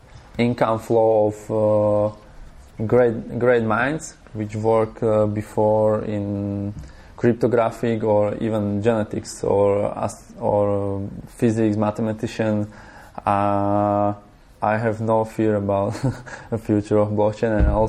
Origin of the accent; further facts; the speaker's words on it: Slovakia; English is a second language; Like, I am from Slovakia, and we saw like every 20 or 25 years big inflation or corrupted government